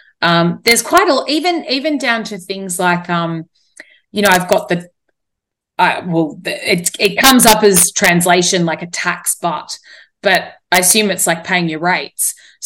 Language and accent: English; Australia; born there; I said, you're not, because you were born there and I'm born here. And my father's Australian.